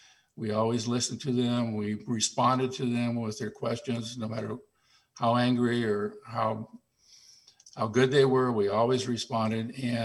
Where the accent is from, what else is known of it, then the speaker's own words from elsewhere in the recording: Portland, Oregon, United States; I'm a native Oregonian, born and raised in Portland. And Seaside was always my second home.